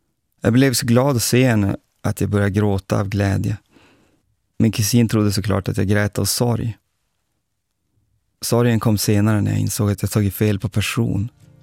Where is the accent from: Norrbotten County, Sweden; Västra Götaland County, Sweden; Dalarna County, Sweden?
Norrbotten County, Sweden; Luleå; Jag växte upp i Luleå under 80- och 90-talet, en arbetarstad i Norrbotten.